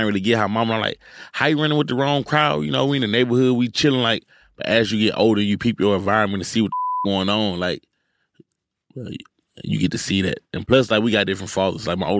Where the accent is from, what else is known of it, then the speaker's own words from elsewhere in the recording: Houston, Texas, United States; You know, I'm from Houston, bro. We be dealing with triple digits, 111, 110, goddamn, for like 70% of the year.